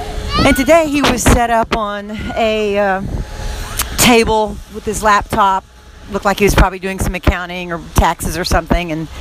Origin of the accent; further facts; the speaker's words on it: Texas, United States; I'm a Texan, you know.